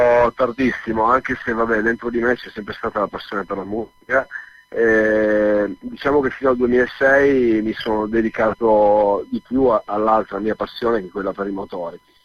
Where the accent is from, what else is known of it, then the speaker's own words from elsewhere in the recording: Turin, Piedmont, Italy; born there; Sono nato qua a Torino, però diciamo che il sangue è calabrese.